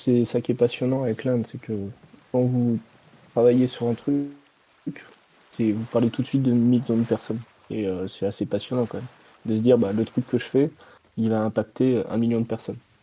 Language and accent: French; Toulouse, Occitanie, France; je suis toulousain.